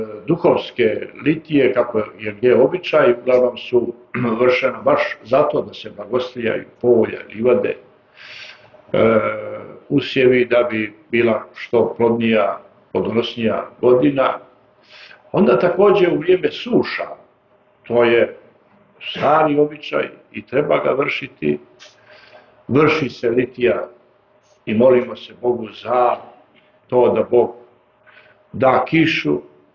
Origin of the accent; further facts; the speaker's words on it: Nikšić, Nikšić Municipality, Montenegro; Ja kao Nikšićanin malo bi je bilo žao